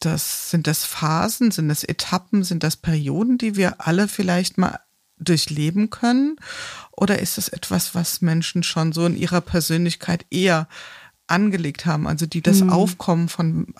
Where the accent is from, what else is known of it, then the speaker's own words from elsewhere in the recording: Rhineland, Germany; born there; Bin ich vielleicht auch als gebürtiger Rheinländer